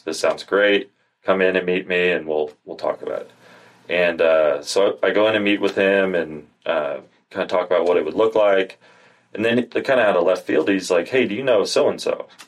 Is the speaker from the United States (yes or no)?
yes; Oregon, United States; I grew up out in Oregon. I was going to college out there